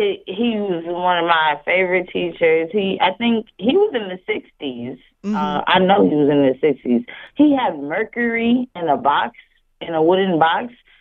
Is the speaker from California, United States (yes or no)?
yes; San Diego, California, United States; Nobody really knows this song, and I'm from San Diego, California, and my fifth grade teacher, his wife actually wrote and recorded that song.